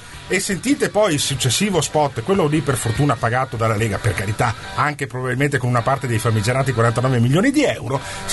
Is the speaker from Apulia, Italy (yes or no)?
no; Veneto, Italy; Io sono anche contento che non sia arrivata, perché ci saremmo solo che sputtanati ulteriormente come veneti.